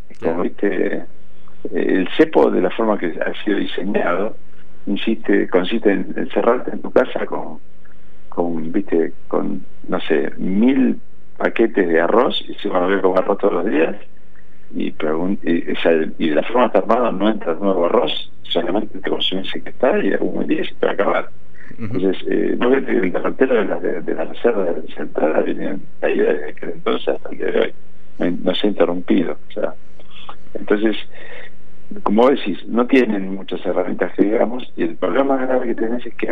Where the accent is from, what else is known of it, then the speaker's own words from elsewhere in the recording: Argentina; ambos somos argentinos, ambos vivimos acá